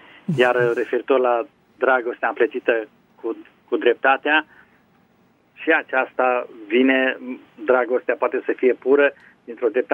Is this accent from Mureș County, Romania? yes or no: yes; Târgu Mureș, Mureș County, Romania; Sunt din Târgu Mureș.